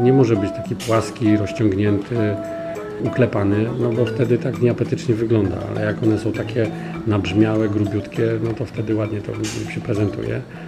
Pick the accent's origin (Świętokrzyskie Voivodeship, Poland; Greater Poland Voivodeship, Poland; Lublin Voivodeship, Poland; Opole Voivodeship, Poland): Lublin Voivodeship, Poland; pochodzę spod Tomaszowa Lubelskiego i tam kasza gryczana tak dosyć powszechnie występowała.